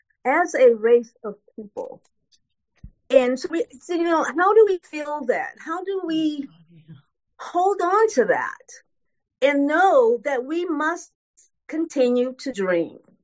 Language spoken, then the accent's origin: English; the South, United States; In 1968, I was 16 years old, and I grew up in the South.